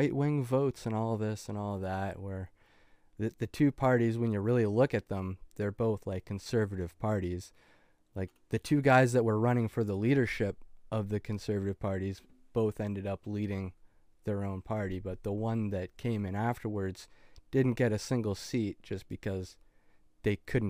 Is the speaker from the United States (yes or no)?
no; Canada; I could never vote like that as a Canadian, because we have like a kind of a two-party system.